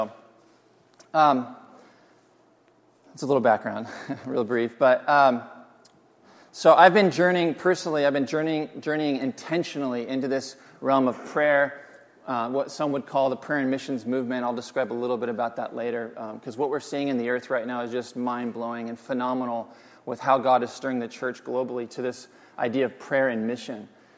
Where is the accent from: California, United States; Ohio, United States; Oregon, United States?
Oregon, United States; Corvallis; also born or lived in Eugene, United States / Portland, United States; We're actually from Corvallis originally, so for me this is hometown. And I moved around a bit. We lived in Eugene for a while, Portland for a while. And then the Lord kind of sovereignly moved us back here about 8 years ago